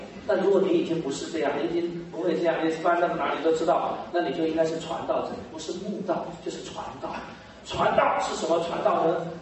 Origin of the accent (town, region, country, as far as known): Taiwan; born or raised there; also born or lived in United States